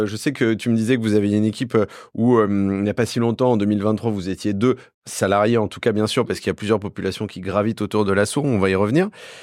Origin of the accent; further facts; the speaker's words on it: Bourgogne-Franche-Comté, France; born there; now in Paris, France; même si je suis né en Bourgogne, avec mon regard de parisien